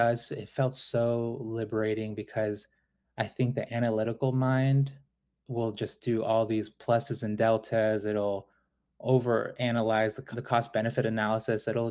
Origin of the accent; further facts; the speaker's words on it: Boston, Massachusetts, United States; because I was growing up in Boston.